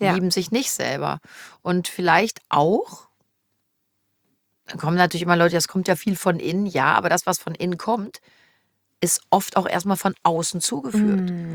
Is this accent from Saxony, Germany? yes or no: no; Cologne, North Rhine-Westphalia, Germany; born there; ich bin in Köln geboren, ich bin mit ganzem Herzen kölsches Mädchen und ich werde hier sterben.